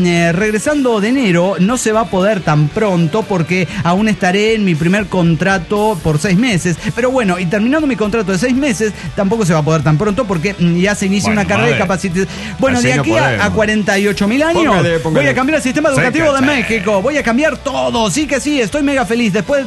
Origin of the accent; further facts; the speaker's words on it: Tarija, Bolivia; soy de Tarija, estoy en gastronomía